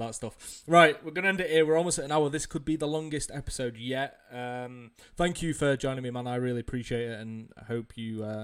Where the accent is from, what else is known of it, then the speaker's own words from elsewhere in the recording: England, United Kingdom; I'm English. I speak proper English.